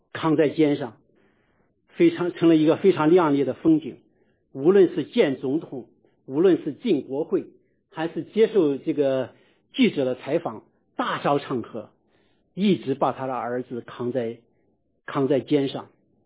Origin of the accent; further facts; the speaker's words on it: Shandong, China; 那我个人小时候，我出生在山东的一个小山村，我可能跟那时候农村的男孩子有些不一样。